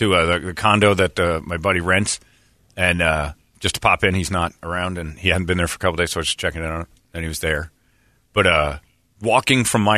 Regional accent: Chicago, Illinois, United States; now in St. Louis, United States; St. Louis is a cowtown. That's where I'm living right now. I'm like, yeah. But I grew up here in Chicago.

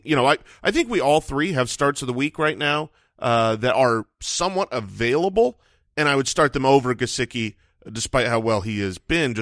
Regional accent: Ireland; I'm coming from Ireland.

